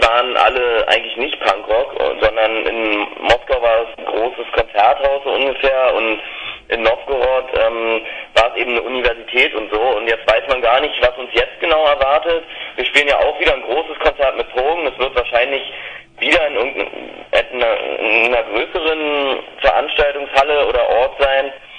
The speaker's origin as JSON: {"language": "German", "region": "Berlin", "country": "Germany", "said": "Ja, selbst als Berliner, wo wir vorhin schon gesagt haben, Mensch, Berlin ist so groß und so weitläufig"}